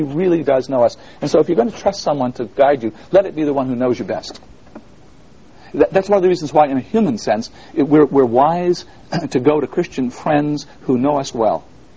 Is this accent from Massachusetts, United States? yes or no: yes; Boston, Massachusetts, United States; one of the best con artists on the block in the neighborhood where I lived, in the slum areas where I grew up in Boston.